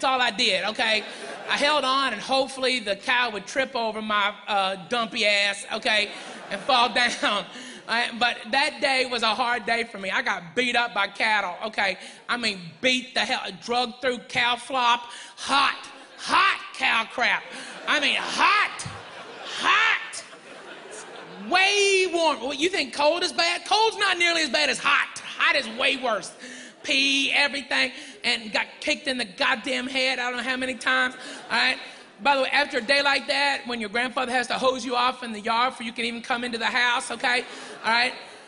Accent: Clarksville, Arkansas, United States; moved away as an adult; also born or lived in Chattanooga; I was born in Chattanooga, Tennessee, raised up in a little town in Arkansas called Clarksville, and moved to Texas when I was 18. I mean, I'm Southern as it gets, okay?

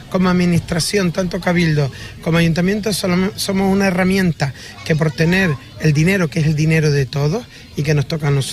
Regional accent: Canary Islands, Spain; En esta parranda no solamente había gente de Fuerteventura, de donde vengo

